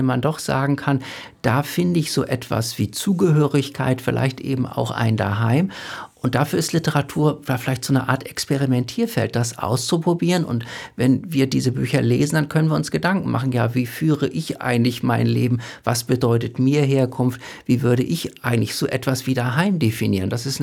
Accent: Northern Germany, Germany; Ich komme aus Norddeutschland, von der Ostseeküste. Für mich ist Landschaft mit Heimat verbunden.

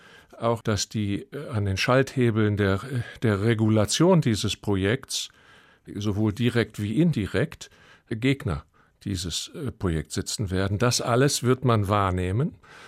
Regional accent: Germany; Als Deutscher kann ich das nicht sagen

